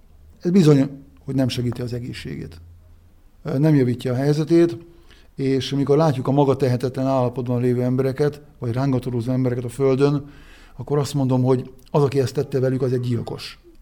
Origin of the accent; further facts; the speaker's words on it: Sátoraljaújhely, Borsod-Abaúj-Zemplén, Hungary; ebben az esetben nekem Sátorajúhelyet kell képviselnem. Tudom, hogy mi a jó ezeknek az embereknek, itt születtem, itt éltem, és itt vagyok polgármester 22 éve